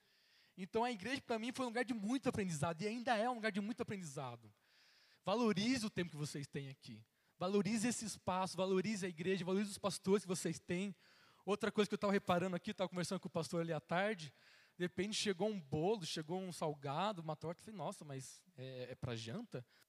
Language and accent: Portuguese; Limeira, São Paulo, Brazil; Eu sou de Limeira, não sei quantos conhecem Limeira, interior aqui de São Paulo, pertinho ali de Piracicaba, uma cidade tamanho médio, né, nada muito grande também, não é pequena assim. Cresci na igreja, né, desde a minha bisavó, meus avós, meus pais.